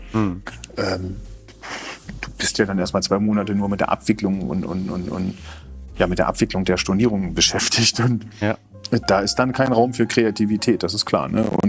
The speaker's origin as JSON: {"language": "German", "country": "Germany", "said": "Also wenn ich die Kollegen höre, die international noch mehr unterwegs sind, dann höre ich oft die Meinung, dass wir Deutschen doch recht weit hinten sind."}